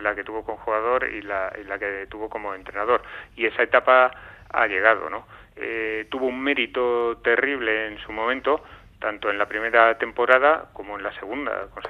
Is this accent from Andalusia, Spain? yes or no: no; Vitoria-Gasteiz, Basque Country, Spain; los dos somos de Vitoria y hemos crecido con el club, ¿no?